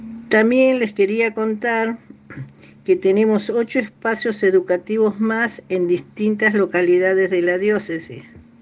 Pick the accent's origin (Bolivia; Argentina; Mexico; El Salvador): Argentina; Santo Tomé, Corrientes; de Santo Tomé, Corrientes.